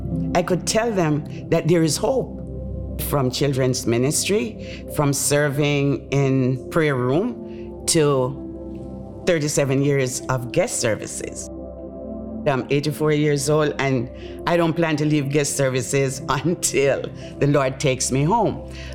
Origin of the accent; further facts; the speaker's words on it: Jamaica; moved away as an adult; now in United States; I'm from Jamaica. I got married, and my husband and I and my kids, we migrated to the United States.